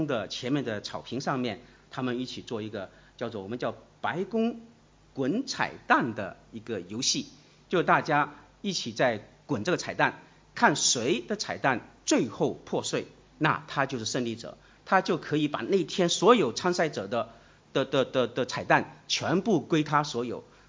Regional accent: Australia; 作为一个澳洲人，我想我们都是澳洲人了，

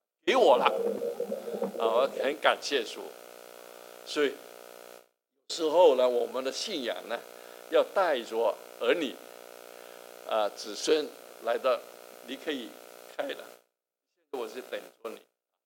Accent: Chaoyang, Guangdong, China; 我的信仰是从祖父来的，我是第五代基督徒，我是在山头朝阳那里出世、差不多两百年前呢基督教传到我家乡

